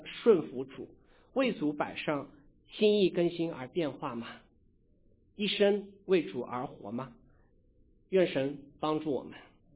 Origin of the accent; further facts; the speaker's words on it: China; 我们中国人都很聪明，我两个都不选，我就选中间的，是不是？